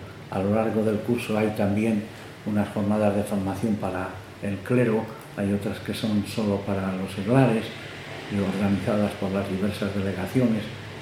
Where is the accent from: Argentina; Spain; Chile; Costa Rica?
Spain; Galicia; also born or lived in Palencia; Y yo vengo de Galicia, nací en Palencia, en Castilla